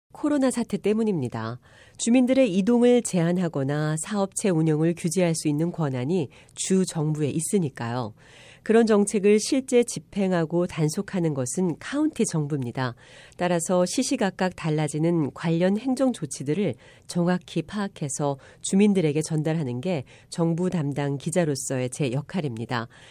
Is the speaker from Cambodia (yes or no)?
yes; Phnom Penh, Cambodia; 어린 시절에 외국 생활을 했어요. 캄보디아 수도 프놈펜에서 자랐습니다. 저희 아버지께서 인신매매 방지를 위한 국제기구에서 활동하셨거든요.